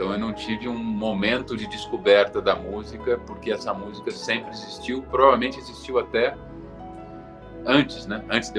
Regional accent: Niterói, Rio de Janeiro, Brazil; born there; Bom, a minha família é toda do interior paulista e da capital aqui. Eu nasci em Niterói, na verdade eu sou fluminense, né?

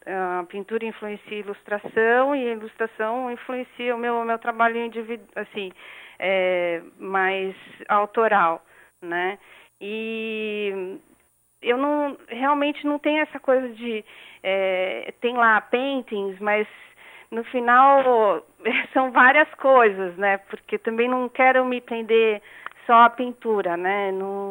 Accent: São Paulo, Brazil; now in Natal, Brazil; eu moro em Natal, eu sou de São Paulo e moro em Natal

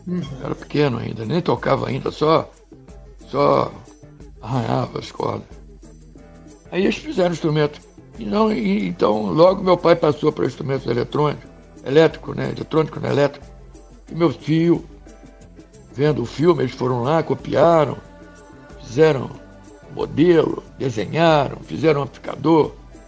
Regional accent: Brazil; Porque, afinal de contas, a gente é brasileiro, o ritmo é Brasil, né?

